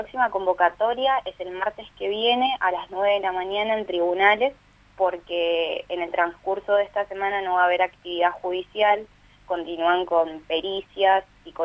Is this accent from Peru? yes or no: no; Buenos Aires, Argentina; moved away; yo soy de Buenos Aires y vivo acá hace bastantes años